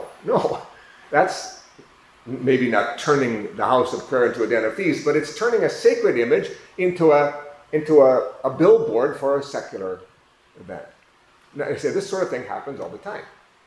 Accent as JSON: {"language": "English", "country": "United States", "said": "I guess because I'm from the United States, and yesterday was a big holiday in the United States, Thanksgiving"}